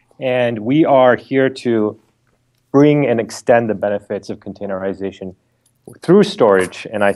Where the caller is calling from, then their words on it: Redwood City, California, United States; I'm calling in from the Bay Area, Redwood City, just south of San Francisco.